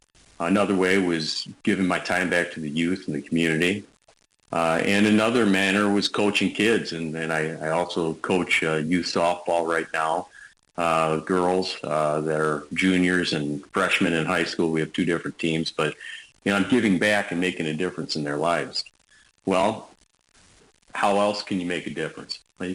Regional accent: Brighton, Wisconsin, United States; I was born and raised here, and went to Brighton grade school out in Brighton Elementary out in Brighton, Wisconsin, here in Kenosha County

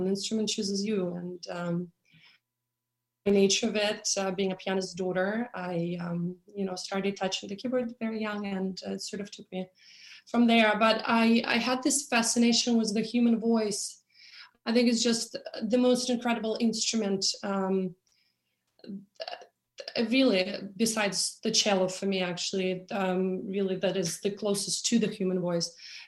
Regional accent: Russia; English is a second language; Well, I'm born and raised in Russia

